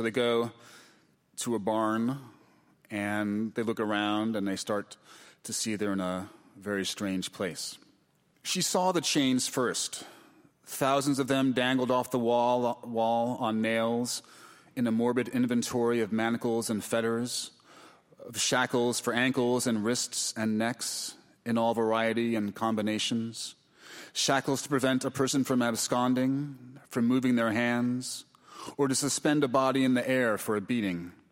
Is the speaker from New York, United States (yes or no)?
yes; New York, United States; No. I'm from New York. You know, I was going to get mugged or terrorized when I leave the house.